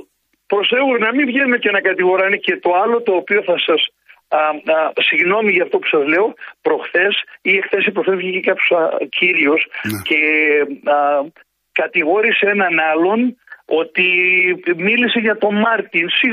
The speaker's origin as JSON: {"language": "Greek", "town": "Heraklion", "region": "Crete", "country": "Greece", "tie": "born or raised there", "said": "Εγώ είμαι από εκεί που είναι η ομάδα του Θεού. Είμαι από το Ηράκλειο, γέννημα Θρέμα, Όφης."}